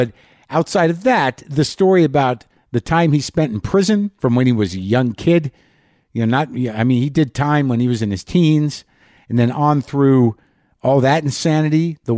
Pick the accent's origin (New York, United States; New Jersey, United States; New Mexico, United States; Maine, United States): New Mexico, United States; Albuquerque; Los Poblanos is in New Mexico, Albuquerque, the historic inn and organic farm just down the street from where I grew up.